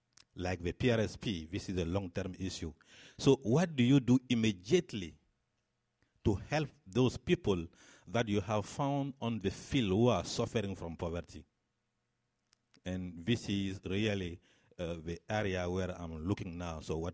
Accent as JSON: {"language": "English", "country": "Côte d’Ivoire", "said": "I'm from Cote d'Ivoire. It's called Ivory Coast in English."}